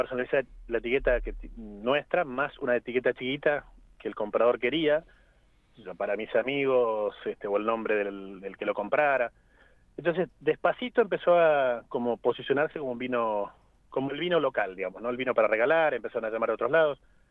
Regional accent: Luis Beltrán, Río Negro, Argentina; somos de acá de Beltrán

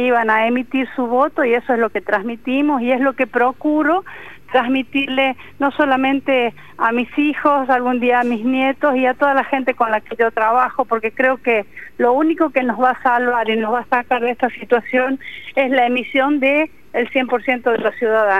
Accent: Aymogasta, La Rioja, Argentina; yo vengo de Aymogasta, entonces allá la idiosincrasia es diferente, allá la gente, todo el mundo me conoce

